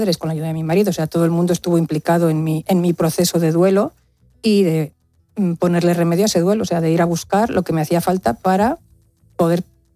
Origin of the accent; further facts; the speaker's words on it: Las Rozas, Community of Madrid, Spain; las tengo enterradas en mi pueblo aquí en Madrid, en Las Rozas